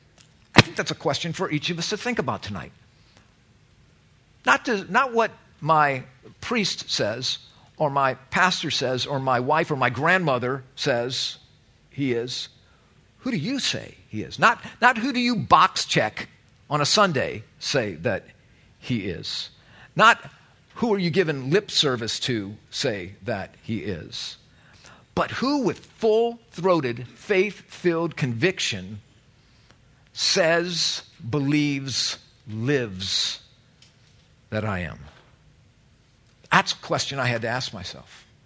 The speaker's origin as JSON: {"language": "English", "country": "United States", "said": "I'm an American, for heaven's sake."}